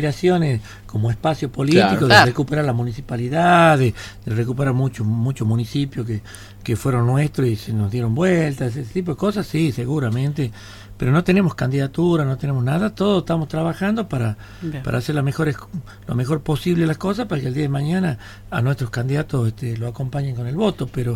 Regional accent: Salta, Argentina; Yo no quería que mi pueblo, mi país sufra, nuestros salteños sufran.

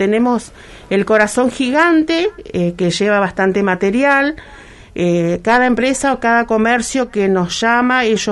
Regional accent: Río Grande, Tierra del Fuego, Argentina; como fueguinas, la mayoría que estamos en este en este proyecto y que empezamos, somos fueguinas, otras no, pero todas apuntamos y queremos a nuestra ciudad de Río Grande

